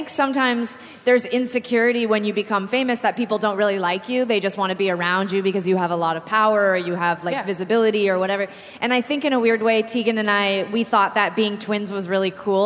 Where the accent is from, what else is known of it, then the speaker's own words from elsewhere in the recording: Canada; now in United States; We grew up in Canada.